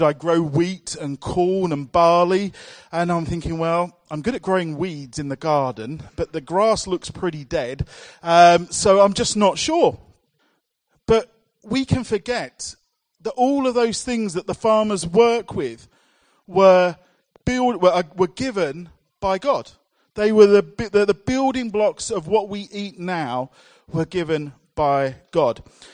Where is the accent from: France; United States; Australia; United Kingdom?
United Kingdom; London; Corby, compared to where I grew up in London, Corby is quite rural